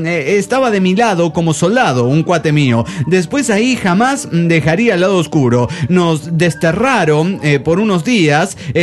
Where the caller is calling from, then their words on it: Guadalajara, Jalisco, Mexico; de Guadalajara, Jalisco y México.